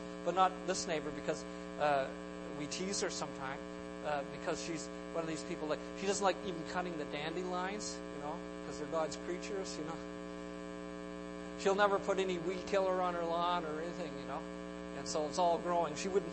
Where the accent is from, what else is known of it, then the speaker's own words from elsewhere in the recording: Halifax, Nova Scotia, Canada; the eye of the hurricane was right on my hometown of Halifax